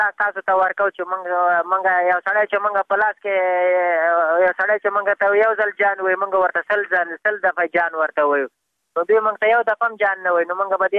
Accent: Afghanistan; بس خو موږ هم د افغانستان بچیان یو، د افغانستان معلولین یو، پوهې موږ باندې افغانستان ډېر ګران دی

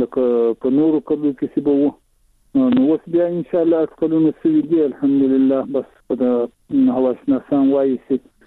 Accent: Shajoy, Zabul, Afghanistan; د زابل ولایت شاجیل ولسوالۍ.

